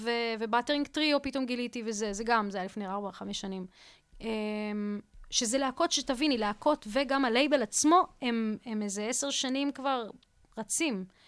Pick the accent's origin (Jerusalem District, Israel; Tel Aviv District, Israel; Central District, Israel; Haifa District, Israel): Tel Aviv District, Israel; Bat Yam; גדלתי בבת ים, לא, אין קשר, שום צורה, אין לי, אני לא מהארץ